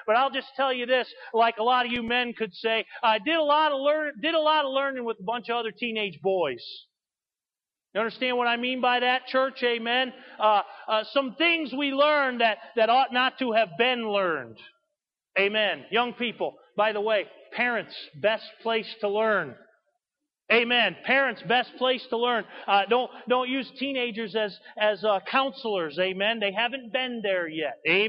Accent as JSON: {"language": "English", "town": "Springfield", "region": "Massachusetts", "country": "United States", "tie": "born there", "said": "I was born on January 14th, 1972 in Wesson Women's Hospital in Springfield, Massachusetts."}